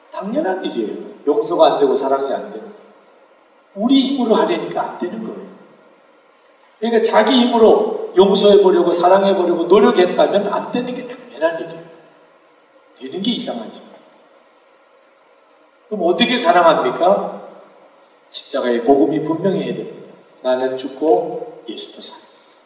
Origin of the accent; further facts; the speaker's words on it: Busan, South Korea; 저는 부산에서 자랐습니다.